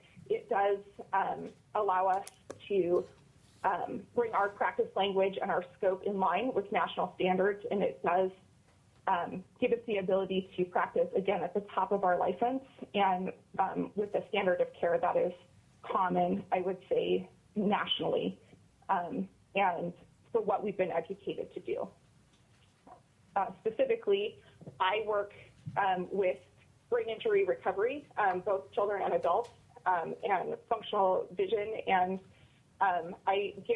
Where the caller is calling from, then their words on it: Anchorage, Alaska, United States; I'm an occupational therapist. I'm calling from Anchorage.